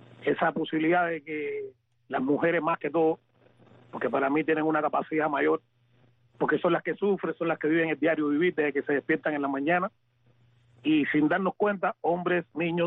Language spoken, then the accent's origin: Spanish; Cuba; Entonces, para todos ellos, para mi Cuba, también en especial para las hermanas Garrido, que son de mi pueblo